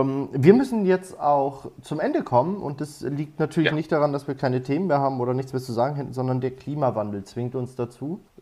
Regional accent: Germany; aber ich bin halt auch ein Deutscher, ich muss mich kritisch sehen.

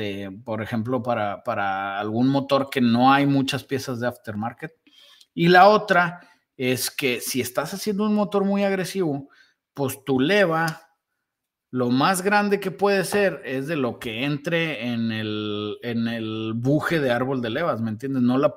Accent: Mexico; now in United States; Soy más mexicano que un nopal, gordo, pero al mismo tiempo tengo descendencia de alemanes o ascendencia, no sé cómo se dice. O sea, mi tatara, ¿sabe qué abuelo era de Alemania?

